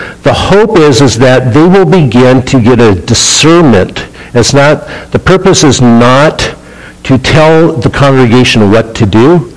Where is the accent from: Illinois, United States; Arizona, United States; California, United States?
California, United States; Number two, I'm from California. I'm not dressed to go to Baltimore in January.